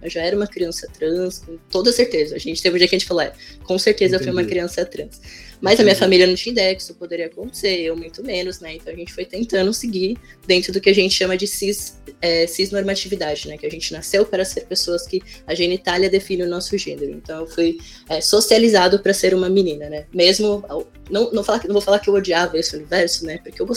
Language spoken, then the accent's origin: Portuguese; São Paulo, Brazil; Fui criado em Vila Nova Cachoeirinha, um bairro periférico da Zona Norte de São Paulo.